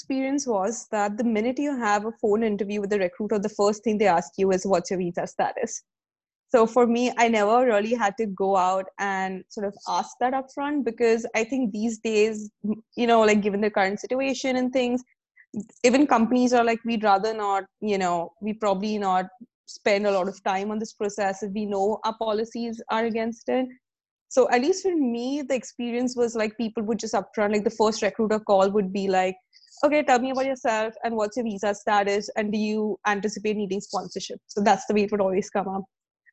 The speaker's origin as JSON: {"language": "English", "town": "Mumbai", "region": "Maharashtra", "country": "India", "said": "So I'm originally from Mumbai in India, and there the job search process is very different"}